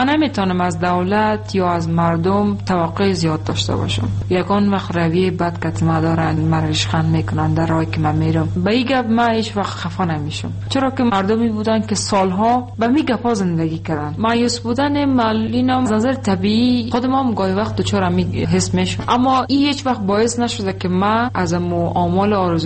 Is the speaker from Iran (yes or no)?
no; Afghanistan; من گفتم من افغانستانم.